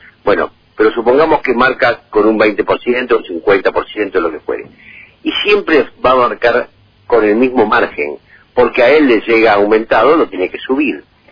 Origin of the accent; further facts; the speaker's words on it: Lomas de Zamora, Buenos Aires Province, Argentina; mire, yo soy de Loma de Zamora.